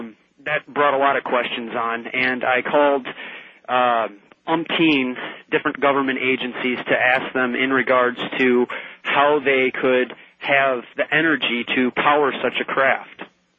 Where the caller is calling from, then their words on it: Rockton, Illinois, United States; I'm calling from Rockton, Illinois.